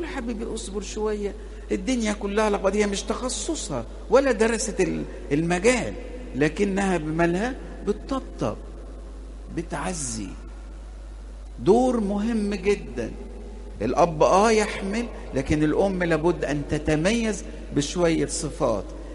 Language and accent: Arabic; Alexandria, Alexandria Governorate, Egypt; عندنا جروب كده أسود عندنا في اسكندرية